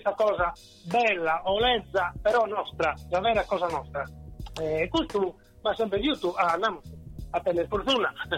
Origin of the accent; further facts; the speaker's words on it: Sardinia, Italy; lo comprende per uno che sono sardo